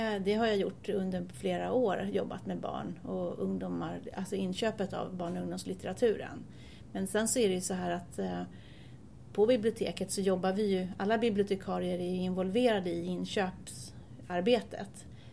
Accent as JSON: {"language": "Swedish", "town": "Täby", "region": "Stockholm County", "country": "Sweden", "lives_now": "Tyresö, Sweden", "said": "Nej, jag kommer från Täby ursprungligen."}